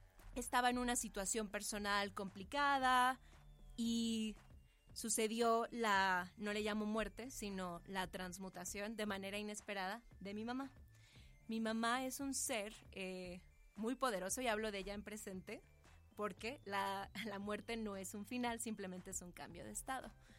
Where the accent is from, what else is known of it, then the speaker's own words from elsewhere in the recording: Mexico City, Mexico; born there; Yo sí nací en la Ciudad de México, México Tenochtitlán, y mi mamá nació en Teotihuacán